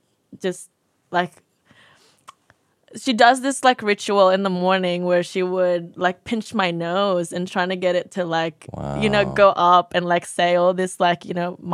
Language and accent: English; Kendari, Southeast Sulawesi, Indonesia; It's called Kendari in Sulawesi.